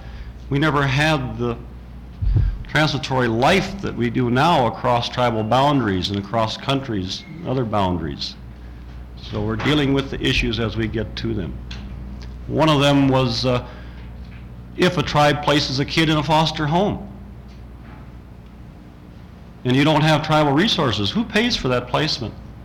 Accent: Nenana, Alaska, United States; I come from Enana. We used to have caribou. They used to be called the caribou people.

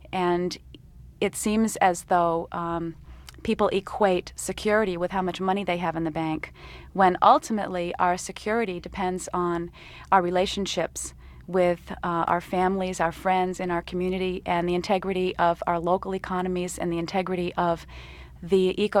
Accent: New Hampshire, United States; growing up in the White Mountains of New Hampshire, spending a lot of time out there, and in my childhood and, you know, teenage years and all.

